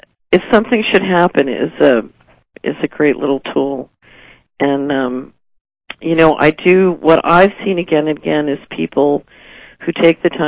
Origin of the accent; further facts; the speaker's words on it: Philadelphia, Pennsylvania, United States; I grew up in Philadelphia, so it's near and dear to my heart.